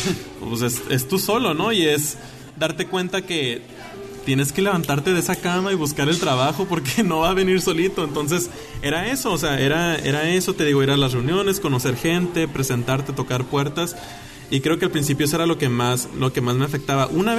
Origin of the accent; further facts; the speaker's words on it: Tijuana, Baja California, Mexico; moved away as an adult; now in Mexico City, Mexico; no puedo estar aquí en Tijuana. Yo amo mi ciudad, yo soy